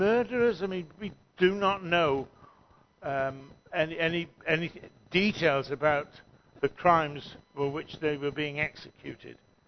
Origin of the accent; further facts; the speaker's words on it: United Kingdom; don't want to be smug as British people, but very often national leaders still rely on military might to maintain their power.